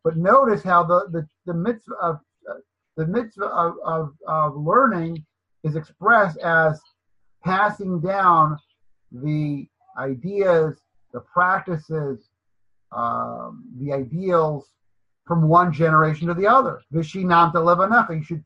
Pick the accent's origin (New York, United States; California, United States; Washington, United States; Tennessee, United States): Washington, United States; Seattle; there was two candy men in my shul growing up in Seattle, Washington.